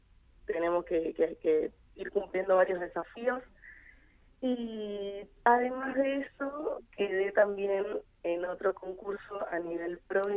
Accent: Ingeniero Jacobacci, Río Negro, Argentina; also born or lived in Tucumán; pero nací en Tucumán. Pero nada, mi corazón y yo sé que soy de Jacobacci porque viví toda mi vida y porque siento, si hay un lugar donde me gustaría representar es Jaco realmente.

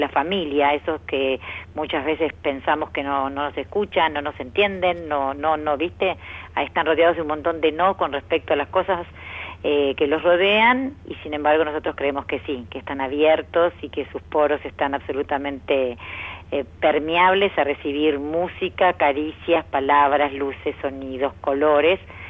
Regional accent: Buenos Aires, Argentina; y yo me crié acá en Buenos Aires

